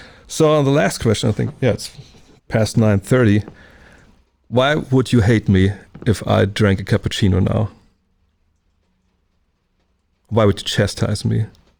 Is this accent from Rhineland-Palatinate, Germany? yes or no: no; Wolfsburg, Lower Saxony, Germany; See, I'm from Wolfsburg.